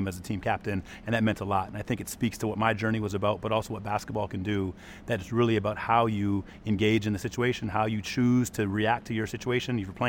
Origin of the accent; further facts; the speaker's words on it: Toronto, Ontario, Canada; growing up in Toronto and sort of having, like, going to elementary school here